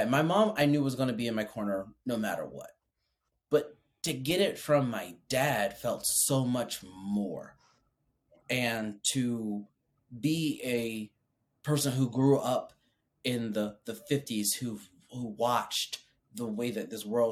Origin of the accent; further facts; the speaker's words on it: Midwest, United States; growing up in the Midwest, that was my mindset was that way